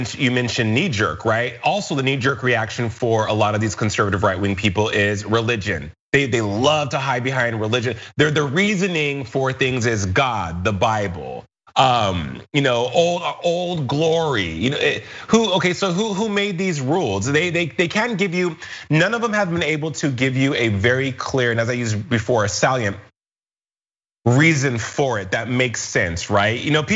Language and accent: English; New Orleans, Louisiana, United States; born there; on September 27th, 1979, I was born in New Orleans, Louisiana, which makes me, per the Constitution, a citizen of the United States